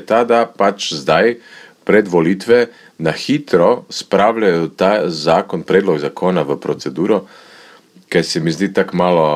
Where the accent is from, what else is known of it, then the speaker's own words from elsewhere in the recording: Croatia; Hrvati smo mnenja